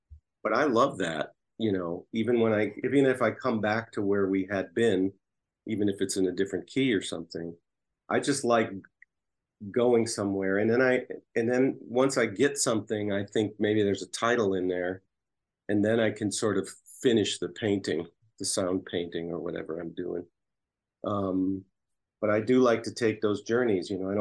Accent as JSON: {"language": "English", "town": "Chicago", "region": "Illinois", "country": "United States", "tie": "born or raised there", "also_born_or_lived": "California", "moved": "yes", "said": "I grew up outside Chicago. We did have snow, plenty of it, but I didn't have to drive in it. So that was okay. And then my parents dragged us to California, which I'm happy they did too."}